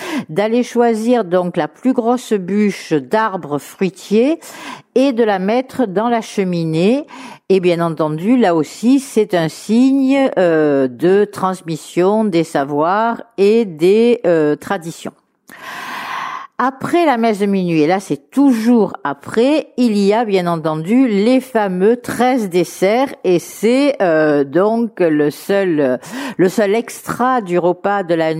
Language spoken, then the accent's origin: French; Marseille, Provence-Alpes-Côte d'Azur, France; je suis née donc à Marseille. Et j'ai vécu toute mon enfance à Marseille.